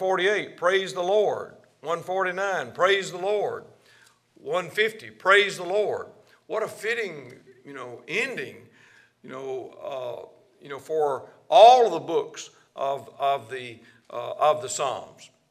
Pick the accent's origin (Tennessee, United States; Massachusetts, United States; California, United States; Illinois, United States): Tennessee, United States; Henderson; but we're from Henderson, Tennessee.